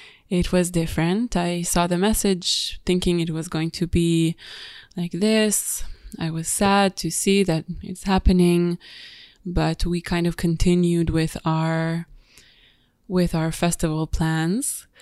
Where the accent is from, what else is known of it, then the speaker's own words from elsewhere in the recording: Tel Aviv, Tel Aviv District, Israel; I am originally from Tel Aviv, Israel. That's where I live right now.